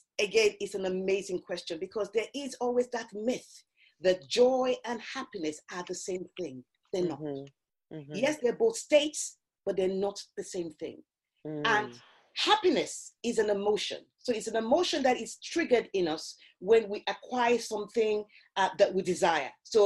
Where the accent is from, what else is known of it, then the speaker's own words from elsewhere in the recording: Nigeria; my experience in growing up in Nigeria, in Africa.